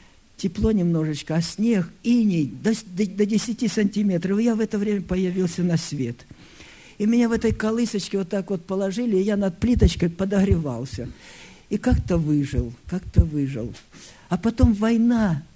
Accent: Kemerovo Oblast, Russia; born there; Я родился в Сибири. Родители переехали туда, с Курской области, Глушковский район, так вот, по каким-то причинам. И как раз под зиму, как раз в зиму, в Кемеровскую область.

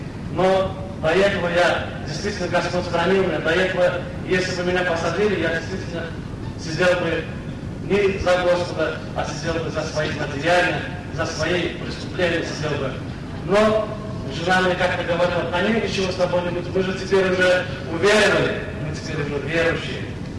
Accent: Turkmenistan; и в нашей стране, вы знаете, среди туркмен, и я сам туркмен

